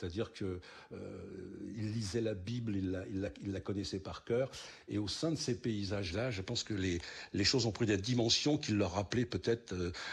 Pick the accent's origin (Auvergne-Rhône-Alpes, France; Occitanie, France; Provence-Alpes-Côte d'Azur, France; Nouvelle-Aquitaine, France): Occitanie, France; Alès; born there; je suis né à Alès. Ma famille est partagée entre la famille du côté paternel de la Lozère du Nord, ce qu'on appelait le Gévaudan avant, oui. et le côté maternel, la Lozère du Sud